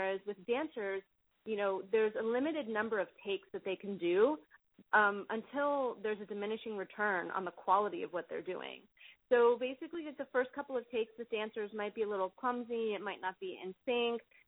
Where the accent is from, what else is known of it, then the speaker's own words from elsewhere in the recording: Miami, Florida, United States; We grew up in the Magnet, you know, theater programs that existed in Miami at the time.